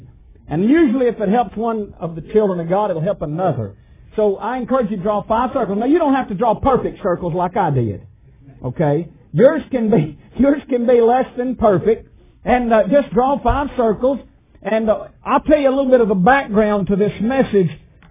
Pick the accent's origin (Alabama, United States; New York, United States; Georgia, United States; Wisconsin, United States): Alabama, United States; When I was born in Alabama, I think I told you that. And I grew up in a little town close to Arab, Alabama. Arab is about 25 miles from Huntsville.